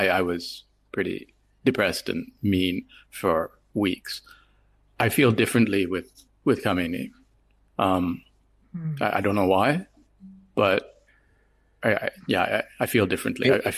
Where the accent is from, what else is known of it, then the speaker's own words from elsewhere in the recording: United States; And growing up as a young man, I always heard about rappers and musicians, which is my culture growing up in America, but I heard about them after they die.